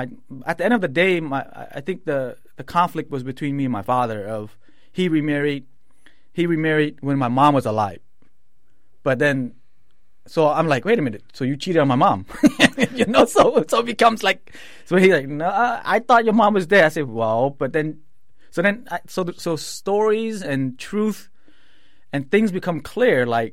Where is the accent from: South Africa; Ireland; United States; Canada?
United States; this is embedded in us that we're Cambodian. Even though we grew up in America, everybody's like have this kind of pride of we're Cambodians, right?